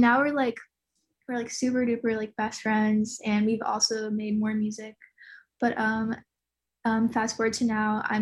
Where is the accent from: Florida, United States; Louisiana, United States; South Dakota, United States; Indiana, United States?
Florida, United States; No, I'm from Florida. Okay. I grew up in Florida